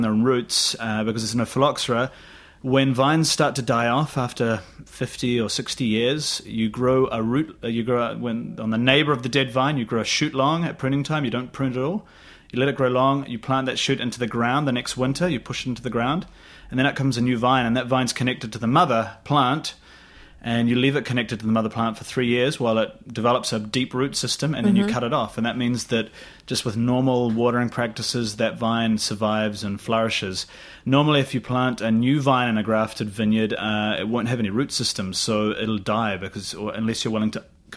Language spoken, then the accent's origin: English; New Zealand; I'm from New Zealand.